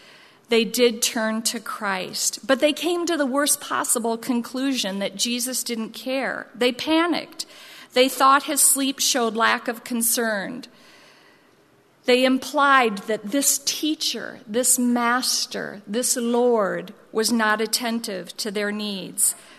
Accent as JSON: {"language": "English", "region": "Midwest", "country": "United States", "said": "You know, I'm from the Midwest, and when the storms seem to be right for a storm to pop up or a tornado"}